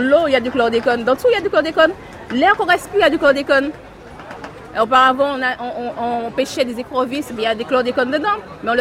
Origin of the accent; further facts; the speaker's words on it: Sainte-Marie, Martinique; Et je suis de Sainte-Marie et je travaille sur le marché depuis 10 ans.